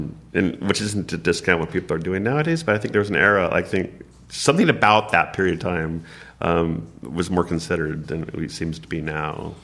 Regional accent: West Coast, United States; It's been blowing my mind because I grew up on the West Coast.

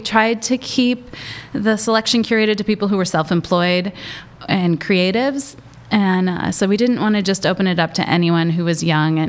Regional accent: Olympia, Washington, United States; I grew up in Olympia, which had just a really thriving DIY music scene.

